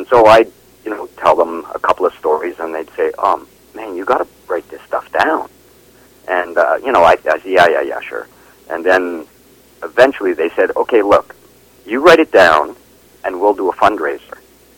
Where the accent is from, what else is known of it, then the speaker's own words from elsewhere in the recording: Montreal, Quebec, Canada; But I do mention, growing up in Montreal, and my time in school